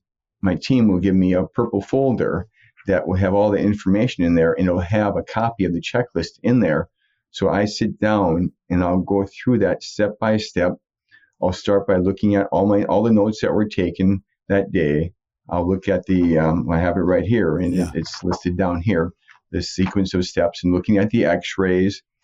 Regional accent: Green Bay, Wisconsin, United States; I was born and raised in Green Bay, and my dad was a dentist.

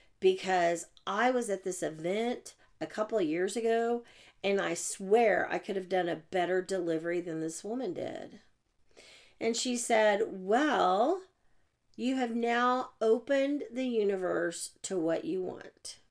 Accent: Oklahoma City, Oklahoma, United States; from Oklahoma City.

